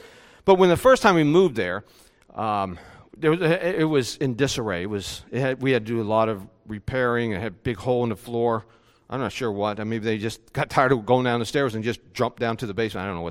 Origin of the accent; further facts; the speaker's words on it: West Virginia, United States; Now, again, I grew up in West Virginia.